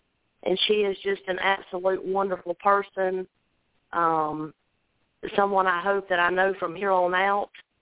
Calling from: Alabama, United States

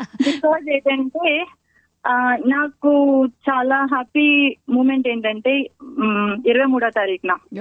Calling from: Visakhapatnam, Andhra Pradesh, India; నేను విశాఖపట్నం నుంచి కాల్ చేస్తున్నాను.

